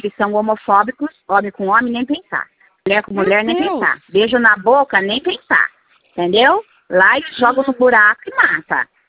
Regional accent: Barueri, São Paulo, Brazil; Hoje eu sou de Barueri.

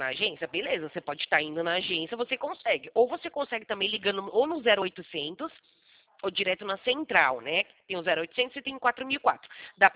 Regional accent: São Paulo, Brazil; eu não sou da sua região, eu sou de São Paulo.

